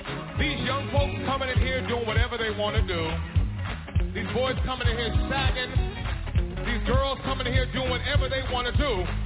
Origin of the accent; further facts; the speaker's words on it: Bakersfield, California, United States; Now, I'm a boy from Bakersfield, California.